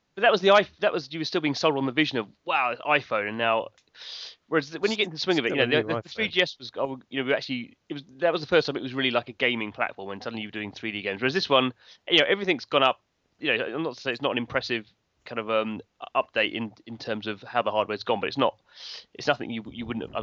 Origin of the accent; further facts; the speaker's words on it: United Kingdom; maybe it's because we're British.